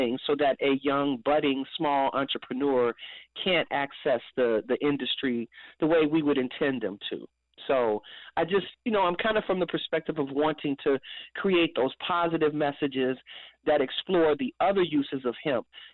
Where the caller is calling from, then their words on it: Chicago, Illinois, United States; I'm calling from Chicago.